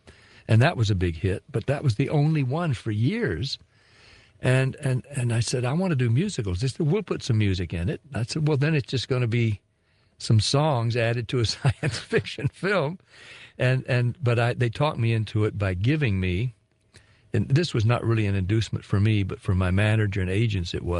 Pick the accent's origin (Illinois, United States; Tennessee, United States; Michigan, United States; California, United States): Tennessee, United States; Nashville; Journey to the Center of the Earth premiered in Nashville, my hometown.